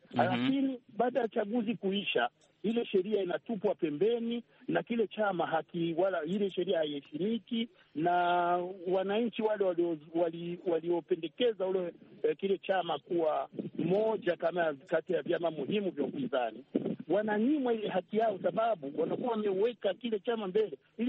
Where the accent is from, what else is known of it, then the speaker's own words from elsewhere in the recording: Burundi; nirudi kwa mfano nyuma kidogo nielezee kule kwetu nchini Burundi